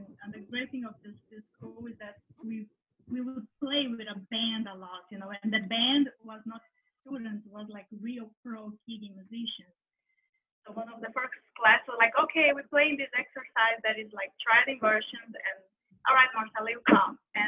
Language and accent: English; Belo Horizonte, Minas Gerais, Brazil; I'm from Brazil. I'm from a city called Belo Horizonte. It's not that known, but it's very close to São Paulo and Rio.